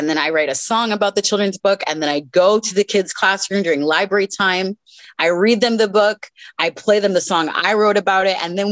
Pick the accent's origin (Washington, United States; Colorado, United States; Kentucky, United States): Washington, United States; Tacoma; I was one of like five Black students at my elementary school down here in Tacoma.